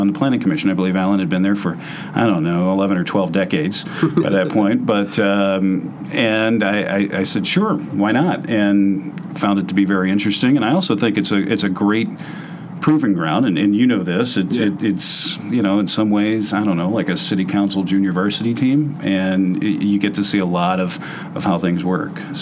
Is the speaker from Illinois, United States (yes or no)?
yes; Danville, Illinois, United States; So I grew up in Danville, Illinois, spent the first 20 years or so of my life there, and came to Illinois State as a transfer student, as a junior